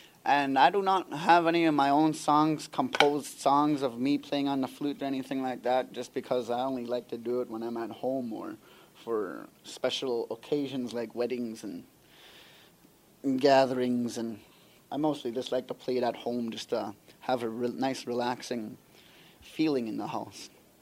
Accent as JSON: {"language": "English", "town": "Whitefish Bay", "region": "Ontario", "country": "Canada", "said": "I am from Whitefish Bay, Ontario, Canada."}